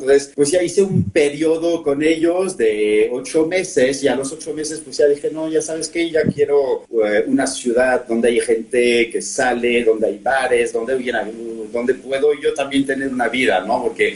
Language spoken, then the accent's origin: Spanish; France; Spanish is a second language; moved away as an adult; now in Mexico; Soy francés, nací en Francia, pero llevo viviendo 13 años en México